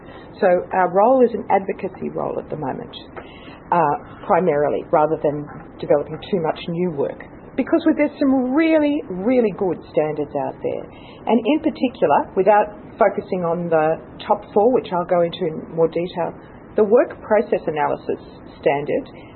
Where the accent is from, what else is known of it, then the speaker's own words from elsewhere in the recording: Australia; And because we're Australian, we don't like the definitions necessarily that other people perhaps want to constrain records by.